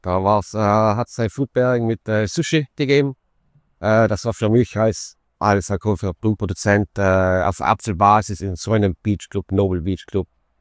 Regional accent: Trentino-Alto Adige, Italy; Ich komme aus Südtirol

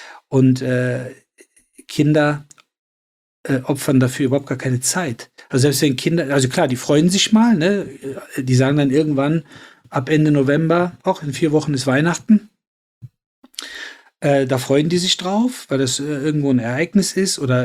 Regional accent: Cologne, North Rhine-Westphalia, Germany; Damals in Köln-Nippes vor allen Dingen, also wo ich groß geworden bin.

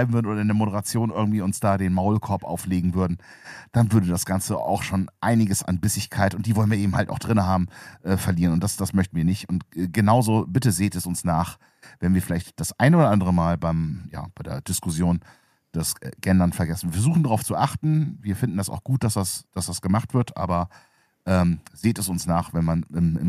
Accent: Bremen, Germany; ich komme aus dem Norden. Ich kann jetzt mal das spezifizieren. Ich komme aus der schönen Stadt Bremen.

